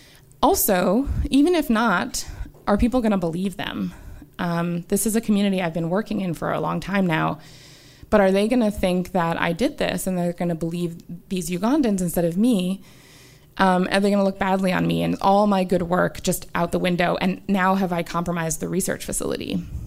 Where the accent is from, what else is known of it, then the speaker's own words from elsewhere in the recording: United States; as an American, it would never occur to me